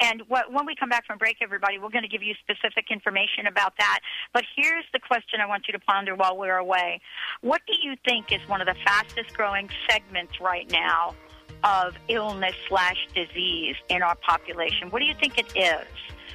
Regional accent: Bronx, New York, United States; I grew up in the Bronx, you know, and we were always told.

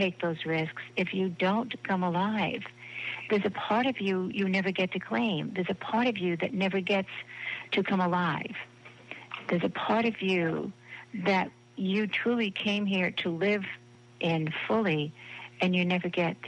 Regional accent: Boston, Massachusetts, United States; growing up in South Boston, that was an expectation

